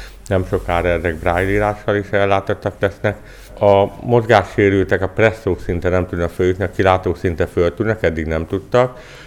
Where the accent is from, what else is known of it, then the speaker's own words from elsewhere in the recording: Miskolc, Borsod-Abaúj-Zemplén, Hungary; hagy emeljem ki külön örömömet, úgyis mint miskolci, úgyis mint építész, úgyis mint főépítész. Mint miskolci azért, hiszen az avasi kilátó Miskolc jelképe